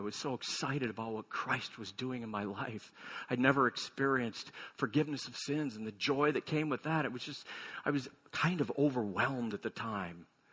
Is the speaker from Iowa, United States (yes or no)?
yes; Iowa, United States; because we're from Iowa anyway.